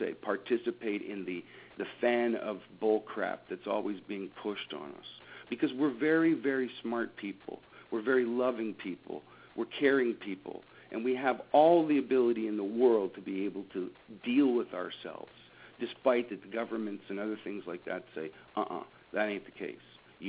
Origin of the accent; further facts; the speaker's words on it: Ontario, Canada; I'm from Ontario, Canada.